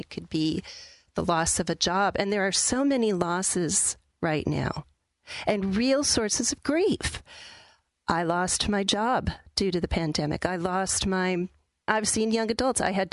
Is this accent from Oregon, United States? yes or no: no; Minnesota, United States; And I grew up in Minnesota.